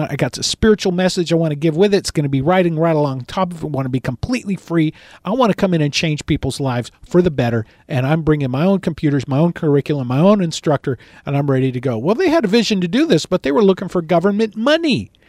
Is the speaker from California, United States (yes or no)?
yes; Los Angeles, California, United States; I said, I grew up in East LA. I was a minority in my community.